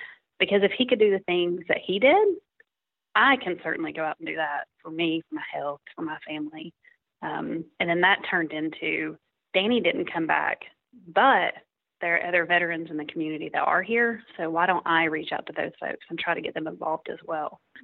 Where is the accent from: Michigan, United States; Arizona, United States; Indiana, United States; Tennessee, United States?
Tennessee, United States; He was raised in Kentucky, and I was raised in Tennessee